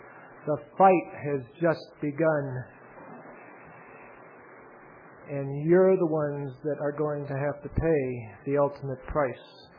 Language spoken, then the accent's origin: English; Northeast, United States; Northeast U.S.